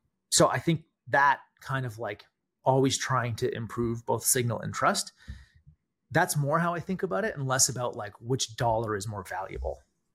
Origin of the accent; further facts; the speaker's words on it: Canada; I'm Canadian.